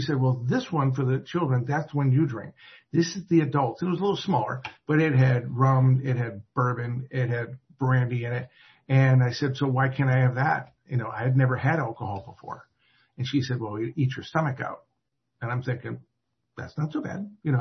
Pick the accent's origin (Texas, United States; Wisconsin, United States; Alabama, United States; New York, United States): New York, United States; Syracuse; born there; I do know I was born in 1956 in Syracuse, New York, so I'm a confirmed Yankee. I was born into an athletic Italian-American family